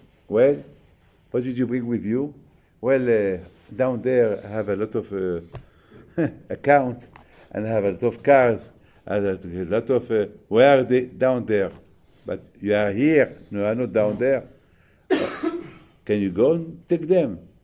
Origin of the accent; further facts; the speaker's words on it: Paris, Île-de-France, France; I'm from Paris. I live in France.